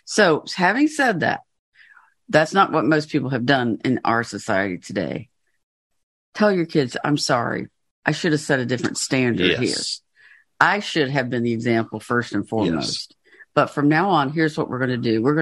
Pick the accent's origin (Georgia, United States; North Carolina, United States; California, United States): Georgia, United States; I'm from Georgia. I don't always speak the King's English.